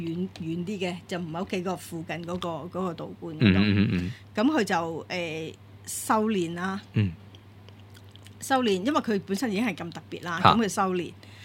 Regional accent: China; 因为我哋中國人都相信靈魂啊呢啲嘢啦

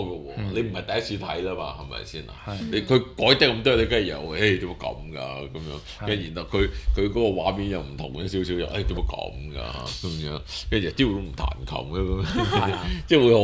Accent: Hong Kong; 但是我們是香港來的，這個畢竟是是不是先，我們這個香港來的嘛

